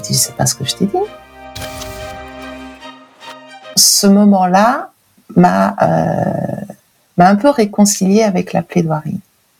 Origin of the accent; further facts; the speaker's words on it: Lyon, Auvergne-Rhône-Alpes, France; Je suis avocat. Je suis lyonnaise.